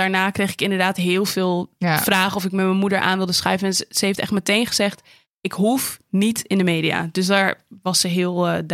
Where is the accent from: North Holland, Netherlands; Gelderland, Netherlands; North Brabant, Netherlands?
North Holland, Netherlands; Amsterdam; Ik ben opgegroeid in Amsterdam in een hele multiculturele samenleving met allemaal verschillende mensen uit verschillende groepen.